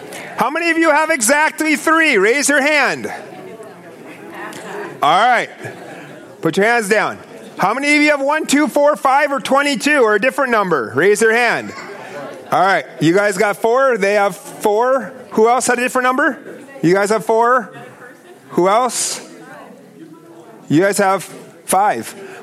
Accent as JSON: {"language": "English", "country": "United States", "said": "but I tell you, I'm an American."}